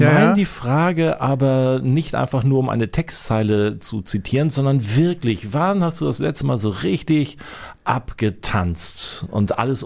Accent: Kiel, Schleswig-Holstein, Germany; Ich bin ja auch Nordlicht, ich komme aus Kiel.

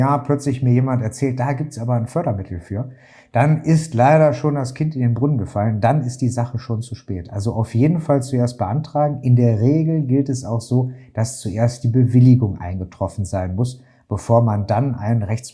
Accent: Krefeld, North Rhine-Westphalia, Germany; Ich komme selber aus Westdeutschland, Krefeld, die Stadt mit K, wie man das auch schon mal sagt. Und meine ganze Familie ist selbstständig.

